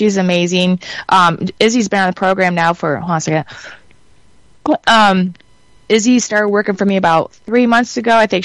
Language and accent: English; Battle Creek, Michigan, United States; So I'm now located in about a 1600 square foot office right off the main street of my hometown that I've grown up here in Battle Creek, right off the highway.